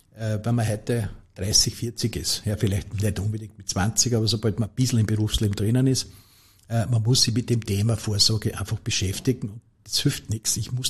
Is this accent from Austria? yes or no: yes; Lower Austria, Austria; ich bin halt als Niederösterreicher immer EVN-Schauer